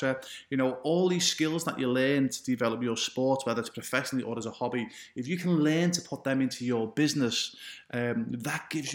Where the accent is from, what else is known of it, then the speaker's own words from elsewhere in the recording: Liverpool, North West England, United Kingdom; born there; I was born in Liverpool, England.